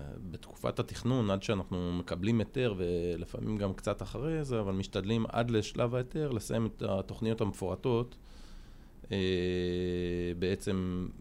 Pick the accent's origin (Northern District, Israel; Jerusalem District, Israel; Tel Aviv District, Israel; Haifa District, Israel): Northern District, Israel; Dovrat; אני במקור מעמק ישראל, מקיבוץ דוברת.